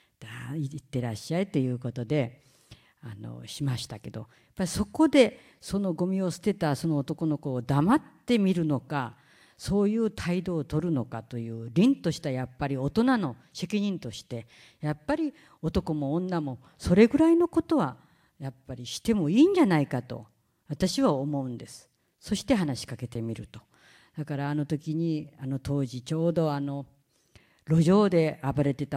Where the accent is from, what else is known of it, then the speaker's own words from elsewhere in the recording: Fukuoka, Japan; ああ私も福岡よ